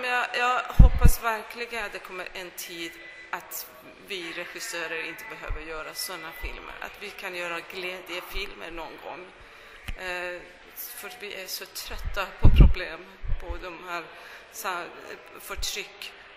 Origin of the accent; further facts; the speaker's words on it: Iran; Vi som är iranier förstår, eftersom vi har alltid varit förtryckta.